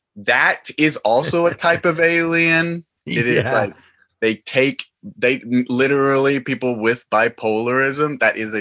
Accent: Texas, United States; I'm originally from Texas, a small town in the Panhandle.

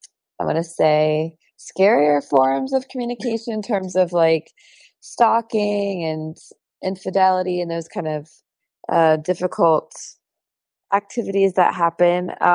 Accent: Philadelphia, Pennsylvania, United States; now in Tampa, United States; And then originally I'm from Philadelphia, and I sort of have lived all over

